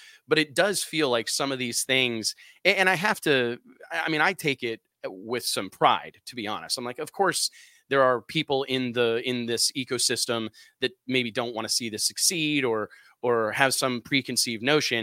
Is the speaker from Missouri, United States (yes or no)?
yes; Missouri, United States; there are people that I'm from Missouri, right, JT, the show me state.